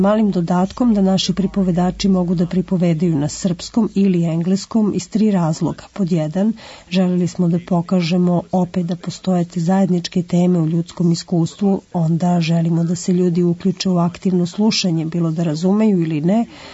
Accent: Chicago, Illinois, United States; Ja sam iz Čikaga i nekoliko puta sam bio na nastupima u tamošnjem pripovedačkom klubu

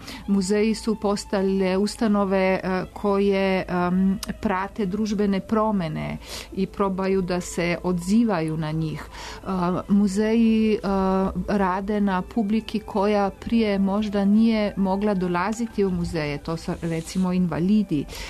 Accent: Slovenia; Serbian is a second language; Kod nas u Sloveniji imamo Noć muzeja i tada nemamo ulaznica za muzej

